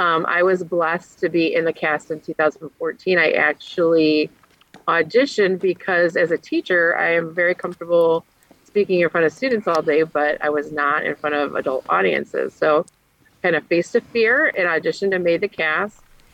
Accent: Hobart, Tasmania, Australia; And so in 2018, I brought it to my hometown of Hobart.

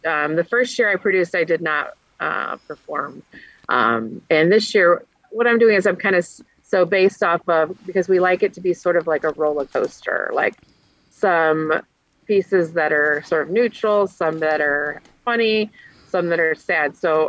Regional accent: Hobart, Tasmania, Australia; And so in 2018, I brought it to my hometown of Hobart.

